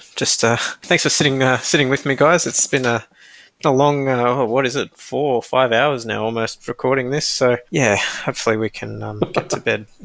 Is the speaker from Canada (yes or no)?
yes; Canada; I'm a Canadian